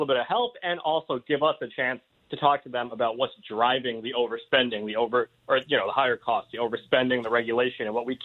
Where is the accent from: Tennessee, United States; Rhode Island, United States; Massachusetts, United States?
Rhode Island, United States; I mean, there's a district in Rhode Island, Steve. That's my home state